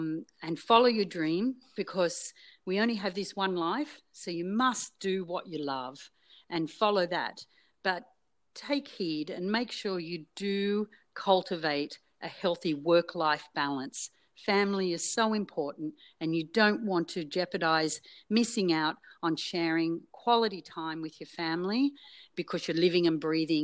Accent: Australia; now in Canada; Well, I think I'll steer this one towards my Australian roots. Being an Aussie, I love the sound of the surf.

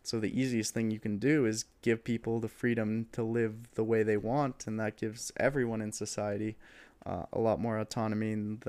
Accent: California, United States; especially, you know, I'm from California, I'm in LA right now

